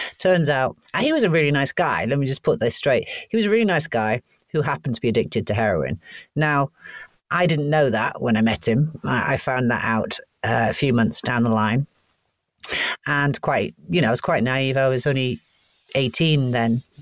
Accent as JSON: {"language": "English", "region": "Wales", "country": "United Kingdom", "tie": "born or raised there", "also_born_or_lived": "Canada", "said": "I was born in Canada and raised in Wales, and I grew up in a sort of a farming community, quite a rural area. Great place to grow up as a kid."}